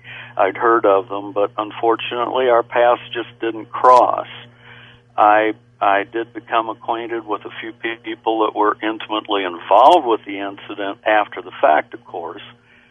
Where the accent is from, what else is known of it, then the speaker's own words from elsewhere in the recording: Roswell, New Mexico, United States; Roswell, when I was growing up there, was a quiet, peaceful, sleepy at times, little southwe